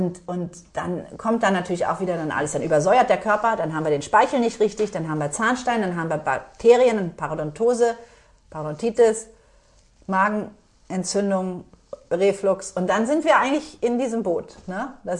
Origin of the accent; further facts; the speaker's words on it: Berlin, Germany; Ich bin Berliner Mädchen. Ich bin mit Currywurst, Pommes, Ketchup, Mayo, Fast Food groß geworden.